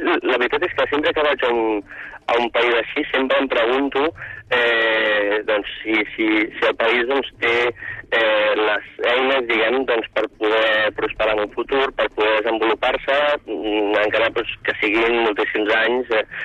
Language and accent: Catalan; Barcelona, Catalonia, Spain; jo que soc de Barcelona i altra gent.